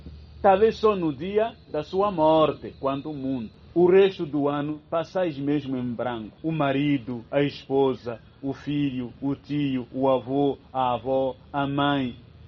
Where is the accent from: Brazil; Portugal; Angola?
Angola; Estou a falar só como africano, como angolano.